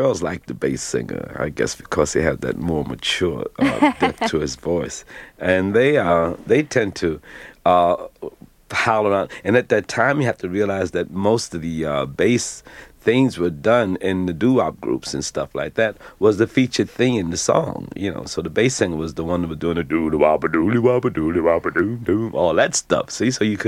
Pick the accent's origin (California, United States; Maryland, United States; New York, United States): New York, United States; born or raised there; also born or lived in Henderson, North Carolina